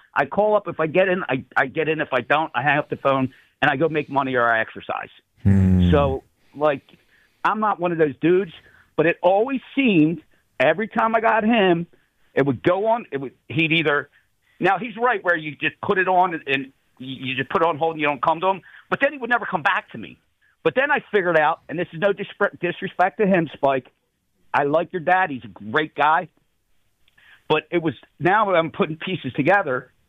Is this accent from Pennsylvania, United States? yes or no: yes; Philadelphia, Pennsylvania, United States; I'm born and raised in Richmond, Allegheny, Port Richmond, with three brothers in a row home and a single bedroom and two bedroom house.